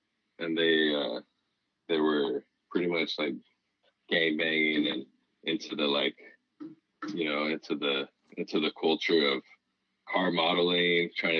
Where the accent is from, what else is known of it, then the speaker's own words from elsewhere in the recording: Santa Barbara, California, United States; I'm born and raised in Santa Barbara.